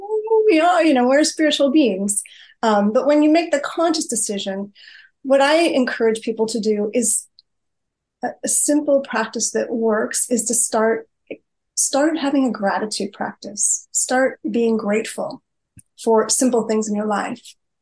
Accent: United States; I'm American

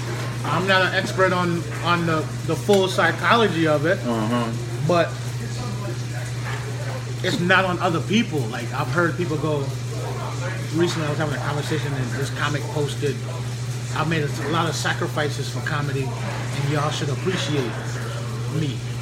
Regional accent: Jamaica; I'm Jamaican. Jamaican parents don't put you out.

